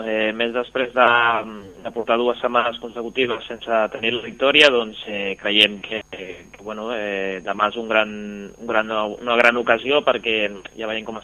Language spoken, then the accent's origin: Catalan; Sant Pere de Ribes, Catalonia, Spain; also born or lived in China; Jo soc de Sant Pere de Ribes